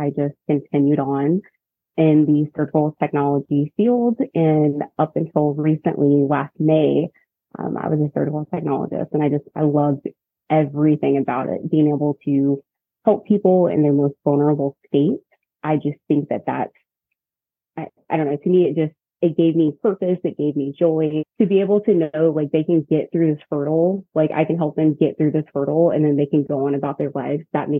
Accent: The Woodlands, Texas, United States; now in Naples, United States; I am originally from The Woodlands, Texas. I am in Naples, Florida with my boyfriend right now.

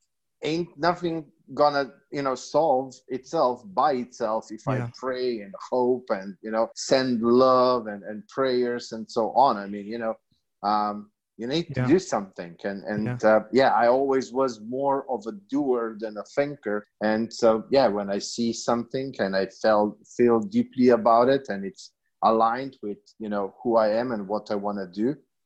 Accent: Slovenia; English is a second language; now in Serbia; So I'm originally from Slovenia, and for the last 2.5 years, almost 3 years, I live in Serbia, in Eastern Europe.

